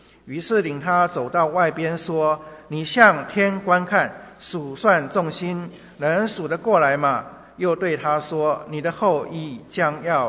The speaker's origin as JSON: {"language": "Chinese", "country": "China", "said": "我们中国人讲不孝有三，什么？无后为大啊。"}